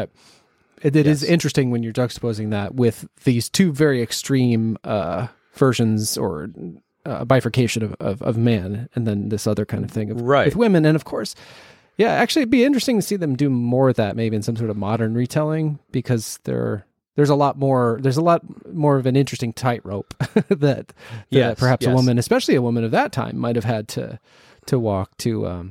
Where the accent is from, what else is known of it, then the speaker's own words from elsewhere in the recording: Ohio, United States; I grew up in Northeast Ohio, like a suburb of Cleveland